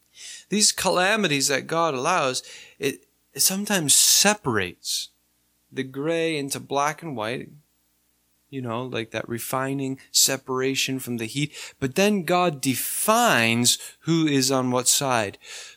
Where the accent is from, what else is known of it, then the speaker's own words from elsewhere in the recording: East Coast, United States; You know, I come from the East Coast